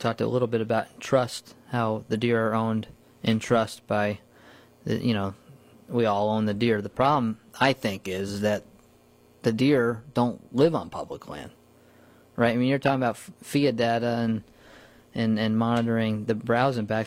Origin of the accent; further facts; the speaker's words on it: New Paltz, New York, United States; Yeah. Yeah, I mean, even where I grew up in New Paltz, it's starting to actually, the forest is starting to mature a little bit